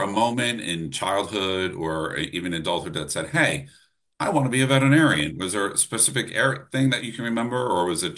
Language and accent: English; New Jersey, United States; I'm from Jersey